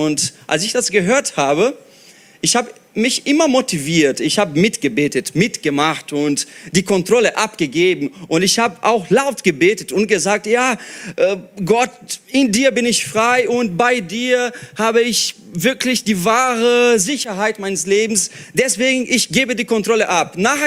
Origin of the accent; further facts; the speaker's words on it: Brazil; Oder wie ich als Brasilianer werde ich das Jahr 2014 Halbfinale Fußball Brasilien gegen Deutschland 7-1 vergessen.